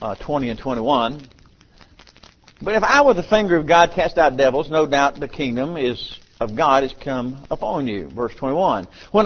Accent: United States; I'm an American.

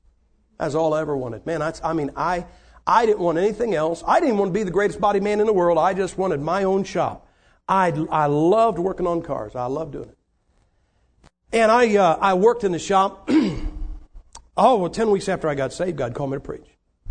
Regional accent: Massillon, Ohio, United States; And I had an interview with the Massillon Independent, my hometown paper.

